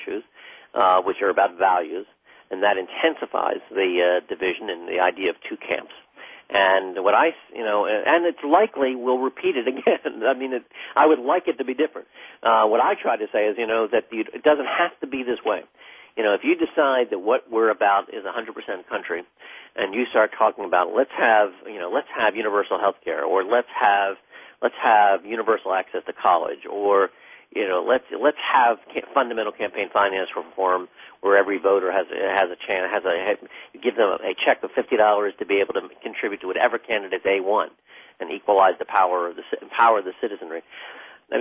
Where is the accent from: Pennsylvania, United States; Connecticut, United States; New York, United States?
Connecticut, United States; He's from my home state of Connecticut.